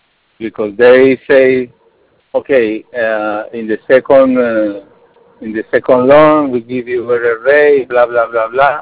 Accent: Colombia; I got my passport from Colombia. I come from Colombia.

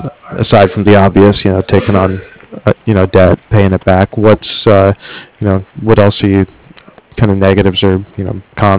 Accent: Ohio, United States; I grew up back in Ohio, actually, but we had a really good local florist there

